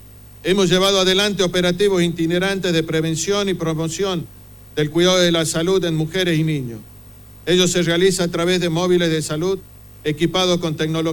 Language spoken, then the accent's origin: Spanish; Tucumán, Argentina; nos alegra y enorgullece como tucumano